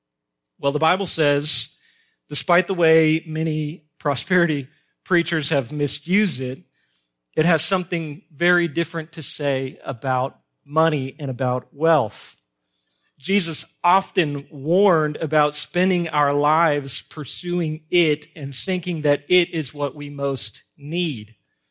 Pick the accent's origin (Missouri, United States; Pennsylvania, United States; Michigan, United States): Missouri, United States; Kansas City; Growing up in Kansas City, one of the things that I like to do as a kid, as a teenager, and still like to do when I visit with my family is go to the Country Club Plaza.